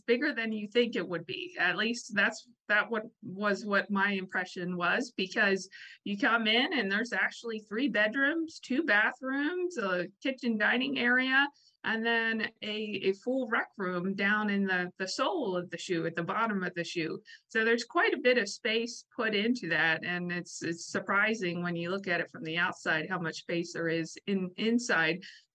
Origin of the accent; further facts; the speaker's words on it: Lancaster, Pennsylvania, United States; You know, I grew up actually in Lancaster, but my grandparents lived in York.